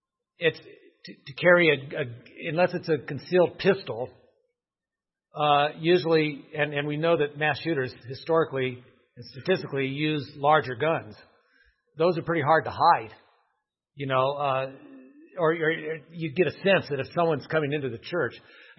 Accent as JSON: {"language": "English", "region": "California", "country": "United States", "tie": "born or raised there", "said": "Actually, I'm from California, and growing up, we used to have earthquake drills"}